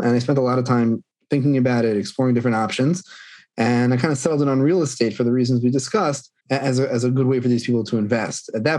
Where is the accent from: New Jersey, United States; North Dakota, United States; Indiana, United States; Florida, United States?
New Jersey, United States; also born or lived in New York; where we're born and bred in New Jersey and lived 10 years in New York.